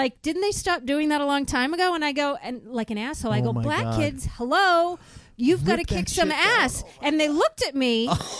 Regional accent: Boston, Massachusetts, United States; And I'm an Irish girl from Boston.

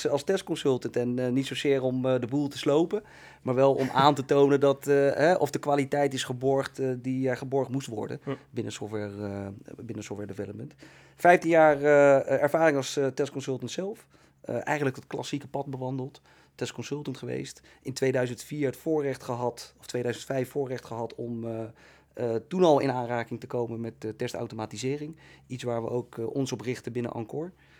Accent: The Hague, South Holland, Netherlands; now in Leidschendam, Netherlands; En woonachtig in Leidschendam, maar geboren en getogen in Den Haag.

